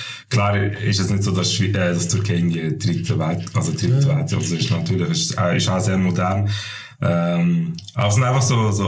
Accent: Basel, Basel-Stadt, Switzerland; Eigentlich zum Glück einfach, weil der Einzige, der bei uns Schweizerdeutsch geredet hat, in Kleinwinigen, ist der Lehrer gewesen.

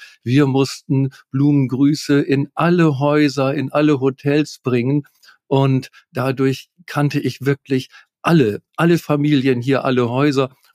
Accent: Wangerooge, Lower Saxony, Germany; Ich bin also hier auf Wangerooge geboren, im Krankenhaus Meeresstern, und habe dadurch das große Glück, dass ich mich Insulaner nennen darf.

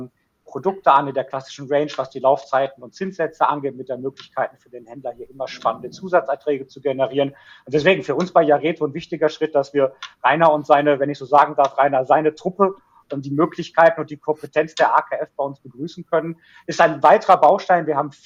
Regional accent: North Rhine-Westphalia, Germany; dann doch mittlerweile 48 Jahre alt, wie ich immer sage, Kind des Ruhrgebiets durch und durch

